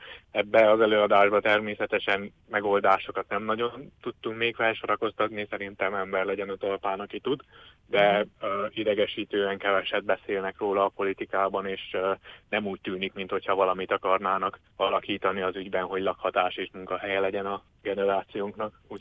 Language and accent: Hungarian; Miercurea Ciuc, Harghita, Romania; 26 éves, Síkszeredában nőttem fel